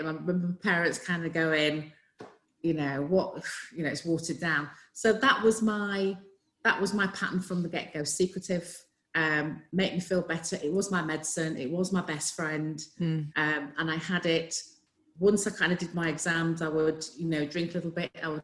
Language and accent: English; Yorkshire and the Humber, United Kingdom; I was brought up in Yorkshire, very strict kind of African background. Then Nigerian dad, very strict.